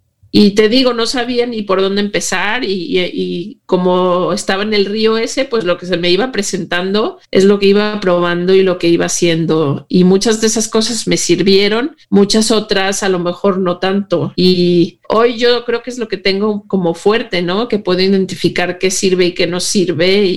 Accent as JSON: {"language": "Spanish", "country": "Mexico", "moved": "as an adult", "said": "yo salí de México por lo mismo, porque estaba huyendo de esas emociones"}